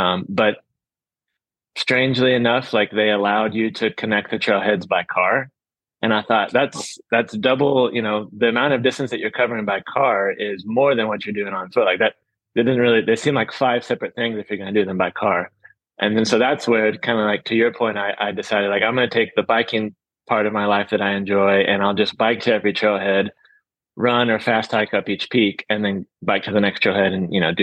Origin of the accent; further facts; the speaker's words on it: Texas, United States; moved away; I grew up in Texas, where I think the percentage of public land there is like 2%.